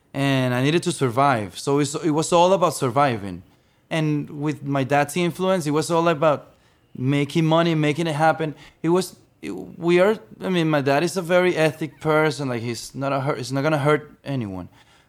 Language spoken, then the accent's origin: English; Venezuela; I grew up in Venezuela.